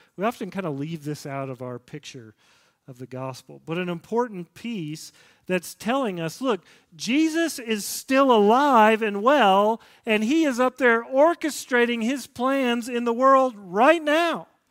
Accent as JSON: {"language": "English", "town": "Nashville", "region": "Tennessee", "country": "United States", "tie": "born or raised there", "said": "this is not like the news stories that I saw growing up in Nashville on the news station."}